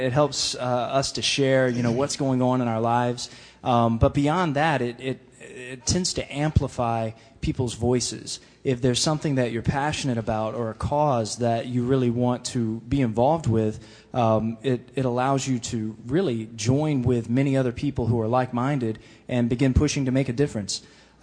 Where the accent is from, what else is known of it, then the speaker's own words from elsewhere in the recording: Spanish Fort, Alabama, United States; moved away as an adult; now in Springfield, United States; Well, as Pastor Mike said … from Spanish Fort, Alabama, War Eagle.